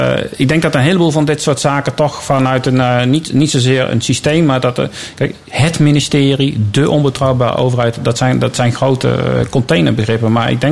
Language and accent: Dutch; Gelderland, Netherlands; Nee, ik ben in Gelderland opgegroeid.